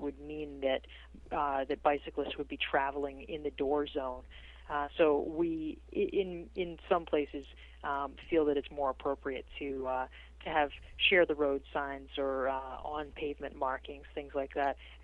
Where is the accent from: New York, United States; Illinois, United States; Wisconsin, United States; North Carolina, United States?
North Carolina, United States; also born or lived in Massachusetts; I grew up in North Carolina, actually.